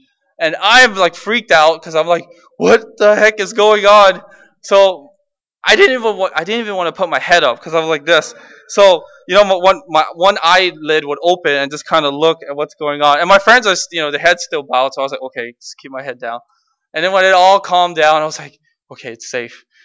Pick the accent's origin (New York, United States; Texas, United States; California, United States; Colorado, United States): California, United States; Los Angeles; So the church I grew up in is in Los Angeles. It's a Pentecostal church.